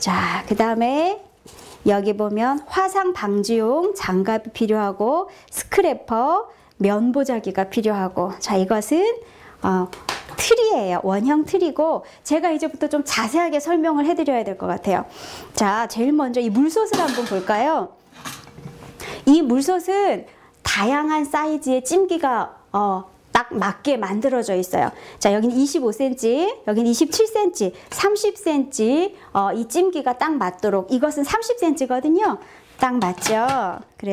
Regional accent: South Korea; 이엄마는 한국 사람이다 보니까 빵을 먹는 것보다 떡을 먹는 게 훨씬 속이 든든하고 좋더라고요

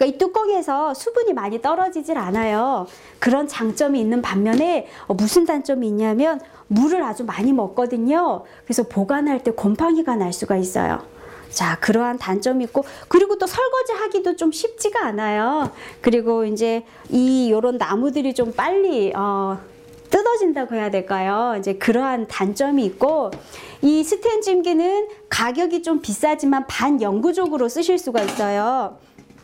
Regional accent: South Korea; 이엄마는 한국 사람이다 보니까 빵을 먹는 것보다 떡을 먹는 게 훨씬 속이 든든하고 좋더라고요

